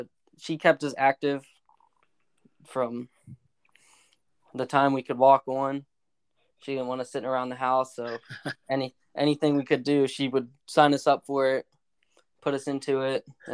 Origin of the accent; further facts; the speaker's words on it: Ocean City, United States; So, like Hondo said, I grew up in the Ocean City area.